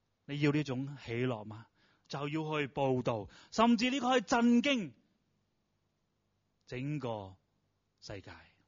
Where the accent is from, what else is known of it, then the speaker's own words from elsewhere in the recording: Hong Kong; 今天我们香港人